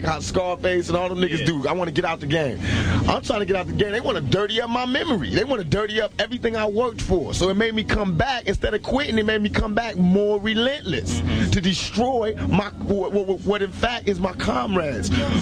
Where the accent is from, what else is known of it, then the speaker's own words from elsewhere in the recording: East Coast, United States; because I'm from the East Coast and I know about that culture